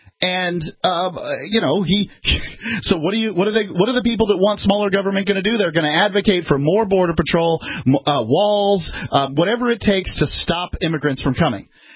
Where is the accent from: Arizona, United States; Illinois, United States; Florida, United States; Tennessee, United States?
Florida, United States; I'd love to go back to Florida.